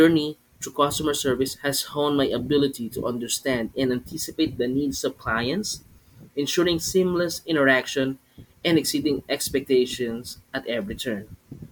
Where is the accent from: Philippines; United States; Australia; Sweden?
Philippines; first language Filipino; English is a second language; I also speak three languages: my mother tongue, which is Filipino, English, and Spanish.